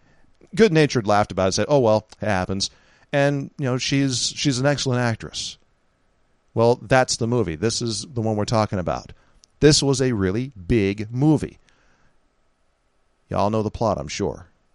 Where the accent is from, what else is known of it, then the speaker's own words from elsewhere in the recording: San Francisco, California, United States; Hey, I'm from San Francisco, California, folks.